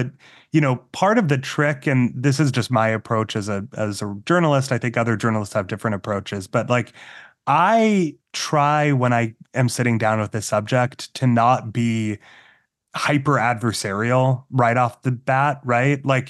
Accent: Massachusetts, United States; being growing up in Massachusetts as a Mormon kid, you know, like made me kind of an outsider in some ways

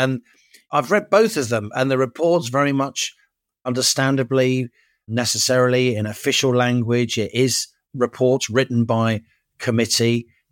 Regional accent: London, United Kingdom; us growing up in North London at the same time, growing up at the time of those Brixton riots, which really rocked working class communities across London in the early 80s.

